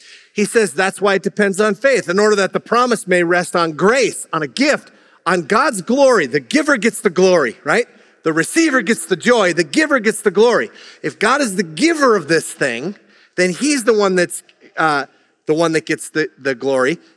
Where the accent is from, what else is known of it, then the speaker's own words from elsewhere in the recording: Minnesota, United States; I grew up on the Iron Range of Minnesota, which was primarily European, but it was all over the place European that had come to northern Minnesota to do mining.